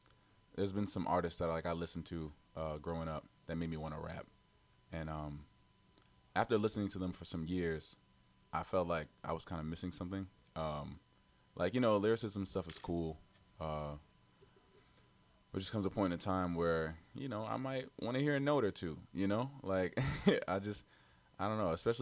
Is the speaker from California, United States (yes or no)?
no; Englewood, New Jersey, United States; I'm from Englewood, New Jersey.